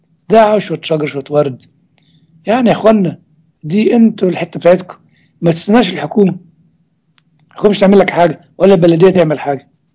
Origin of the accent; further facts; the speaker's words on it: Upper Egypt, Egypt; عندنا في الصعيد يقول لك إيه؟